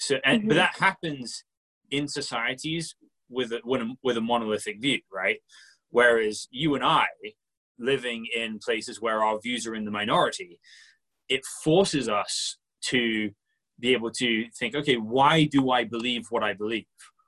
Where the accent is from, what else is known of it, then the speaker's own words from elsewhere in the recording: Seattle, Washington, United States; Well, I think what it is that growing up in Seattle, people don't realize that they have a worldview, right?